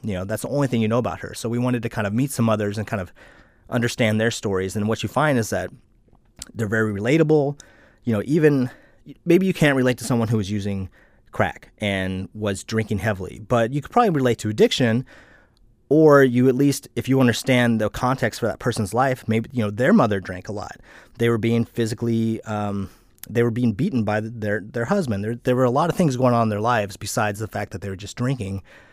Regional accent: Alaska, United States; that was a set of features that I recognized from my childhood growing up in Alaska

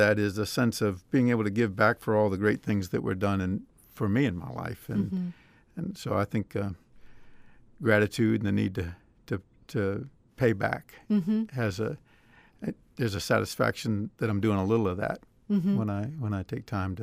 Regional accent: Athens, Georgia, United States; moved away as an adult; now in Alaska, United States; Well, I grew up in Athens, Georgia, but after 35 years with Shell, I've traveled a good bit and luckily ended up here in Alaska.

